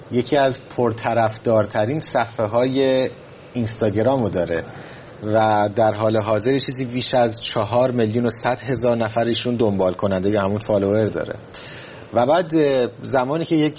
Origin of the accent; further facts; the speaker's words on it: Mashhad, Razavi Khorasan, Iran; حالا من چون مشهدی هستم